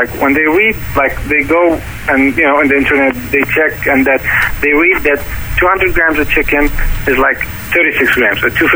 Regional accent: Bahrain; now in Abu Dhabi, United Arab Emirates; I'm actually, at the moment, I'm in the United Arab Emirates, but I'm originally from Bahrain.

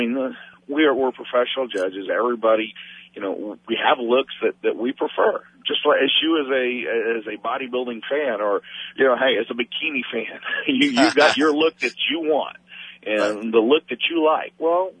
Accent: Oklahoma, United States; You know, although I was raised in Oklahoma, I got back to Texas as fast as I could

